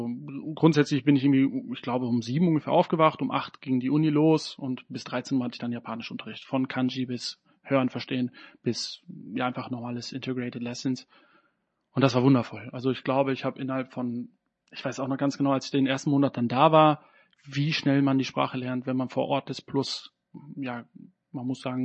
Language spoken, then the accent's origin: German; Dortmund, North Rhine-Westphalia, Germany; Ich komme ursprünglich aus Dortmund, habe dann auch in Dortmund studiert, Lehramt.